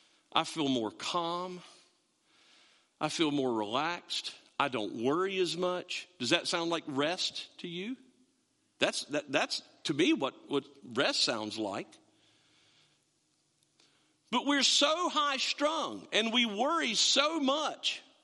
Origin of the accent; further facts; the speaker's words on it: Creswell, North Carolina, United States; When I was growing up in Crestwell